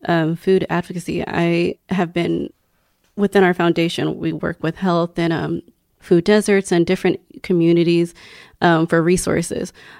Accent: Houston, Texas, United States; because we're both actually from the South. I grew up in Houston. And so I have a lot of experiences with Southern food.

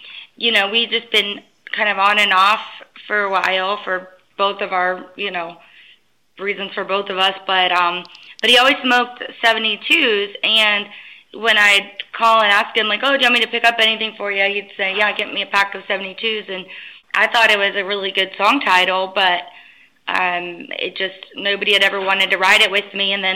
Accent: Virginia, United States; But I grew up in Virginia.

